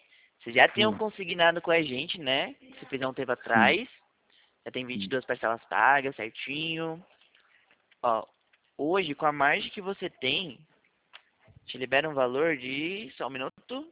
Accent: São Paulo, Brazil

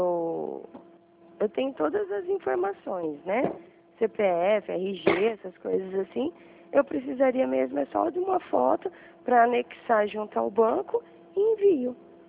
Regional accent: Dourados, Mato Grosso do Sul, Brazil; No caso, eu trabalho aqui em Dourados. Eu sou de Dourados.

